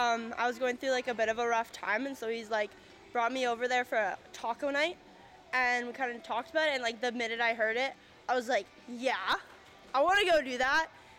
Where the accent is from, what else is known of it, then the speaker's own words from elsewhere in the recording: Smithers, British Columbia, Canada; I'm from Smithers, born and raised, and I play with the BV Bruisers.